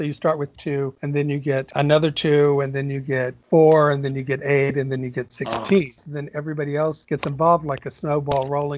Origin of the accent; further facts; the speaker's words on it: Corpus Christi, Texas, United States; I didn't come from that small a town, but I came from Corpus Christi, Texas. I often call it the most boring city on the face of the earth, and was so happy to get out of it.